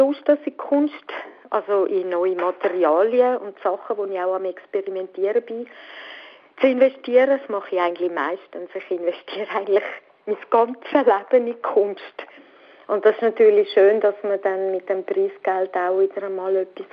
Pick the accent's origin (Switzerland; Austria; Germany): Switzerland; Zurich; Zürich ist meine Heimatstadt.